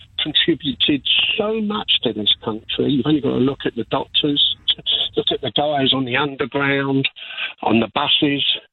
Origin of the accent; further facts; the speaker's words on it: Paddington Green, London, United Kingdom; growing up in Paddington Green with my girlfriend, my future wife, we went through hell.